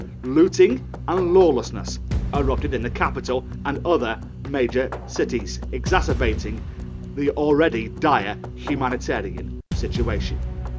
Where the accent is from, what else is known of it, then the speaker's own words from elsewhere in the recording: Wrexham, Wales, United Kingdom; I'm born and bred in Wrexham, North Wales